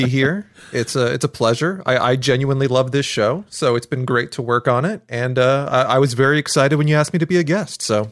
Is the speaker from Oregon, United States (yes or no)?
yes; Eugene, Oregon, United States; also born or lived in Portland / Seattle / Spokane; Born in Eugene, Oregon. I'm from the Pacific Northwest.